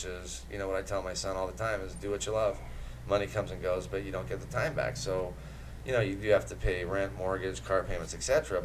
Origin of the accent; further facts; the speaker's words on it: Toluca Lake, California, United States; Well, we grew up in Toluca Lake, Burbank area.